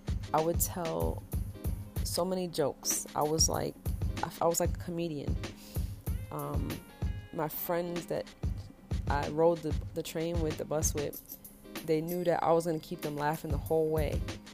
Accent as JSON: {"language": "English", "town": "New York City", "region": "New York", "country": "United States", "tie": "born or raised there", "said": "Some of that brashness comes from my growing up in Brooklyn. We tend to be very blunt and honest and open with how we express ourselves."}